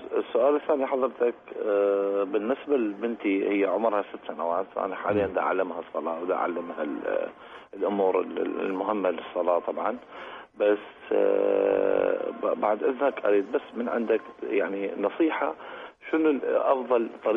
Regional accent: Iraq; now in Dubai, United Arab Emirates; انا عراقي بس يعني من دبي متصل لك

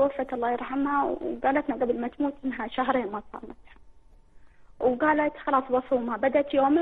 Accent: Yemen; لو انطفت الكهرباء عندنا في اليمن كذا؟

